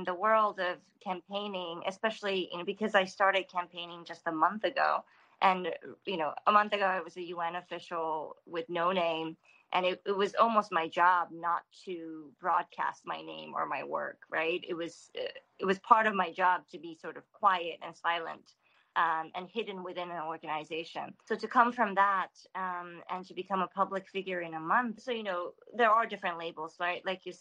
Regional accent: Kitakyushu, Fukuoka, Japan; I was born in Kitakyushu, as you said. And I am, you know, a Kitakyushu woman born and raised, you know, and that's a huge core of my identity.

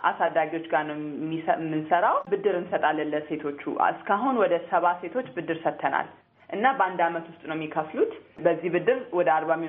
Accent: Adama, Oromia, Ethiopia; እኔ ተወልጄ ያደግኩት ናዝሬት ነው። ያደግንበት ሰፈር አራዳ ሰፈር ይባላል እና ይህ ነው ያየሁት ሳድግ። እዛ ምንድን ነው ከድህነት ጋር የሚገናኙ የሶሲዮ ኢኮኖሚክ ችግሮችን እያየሁት ነው ያደግኩት።

